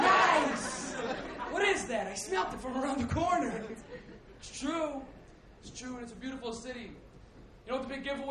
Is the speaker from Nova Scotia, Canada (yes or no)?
no; Toronto, Ontario, Canada; I grew up on Lansdowne and Bloor. Anybody ever been to Lansdowne and Bloor?